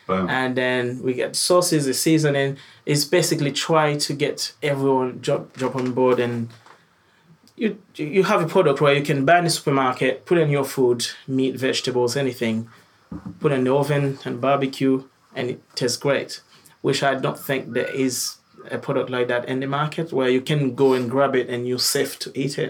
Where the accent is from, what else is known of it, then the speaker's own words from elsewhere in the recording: Haiti; now in Dominican Republic; And I'm from Haiti, and we cook, I would say classic French, but with the Caribbean flavors and twist. I live in Dominican Republic.